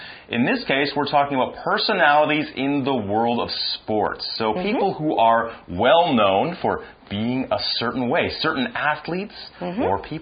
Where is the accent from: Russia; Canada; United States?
Canada; I'm Canadian, so I have to pick a hockey player.